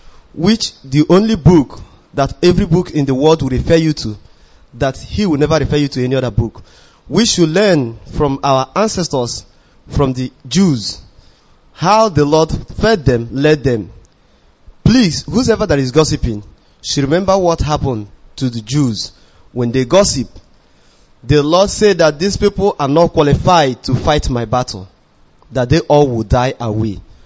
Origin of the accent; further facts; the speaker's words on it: Abia, Nigeria; from Akano Onhofia in Abia State in Biafran land, the land of great warriors.